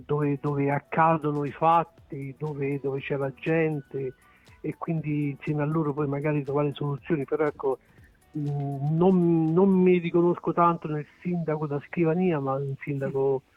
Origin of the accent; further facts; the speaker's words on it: Castrocielo, Lazio, Italy; Sì, sono castrocelese d'occhio, sono nato qui, ho vissuto qui fino insomma, ad oggi nel mio paese, insomma, nel mio borgo.